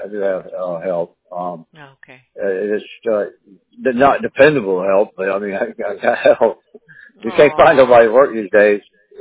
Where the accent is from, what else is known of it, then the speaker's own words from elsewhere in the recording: East Coast, United States; The Texas heat's different. It really is. I'm from the East Coast, so.